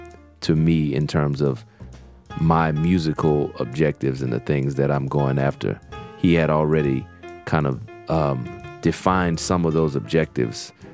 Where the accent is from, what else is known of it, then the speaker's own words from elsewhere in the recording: Kenner, Louisiana, United States; Kenner was basic, you know, it was very, very small.